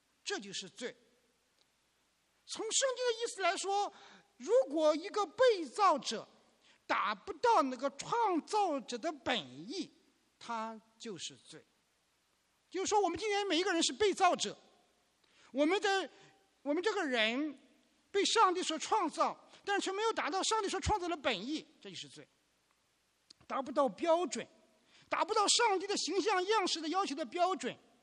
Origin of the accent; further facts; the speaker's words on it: China; 可能在我们中国人的心目当中，死是一个非常忌讳的词。